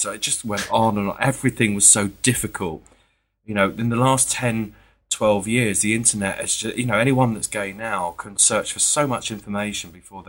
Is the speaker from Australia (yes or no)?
no; United Kingdom; I grew up about 20 miles north of London.